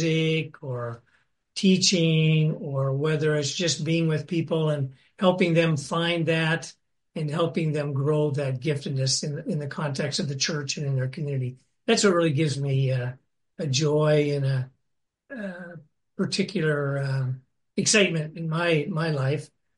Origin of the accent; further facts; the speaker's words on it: Cut Bank, Montana, United States; I grew up in Cut Bank, Montana. It's a little town just about 20 miles south of the Canadian border, about 3,500 people time, lived in on a farm, rural community